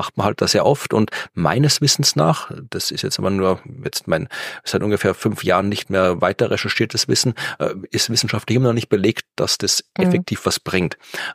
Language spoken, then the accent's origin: German; Lower Austria, Austria; Aber das kann ich auch wieder aus meiner Heimat der Wachau vermelden.